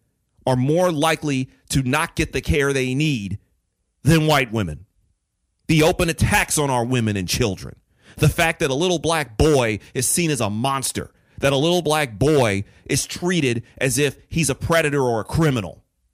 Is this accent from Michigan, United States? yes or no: yes; Detroit, Michigan, United States; I grew up in Detroit.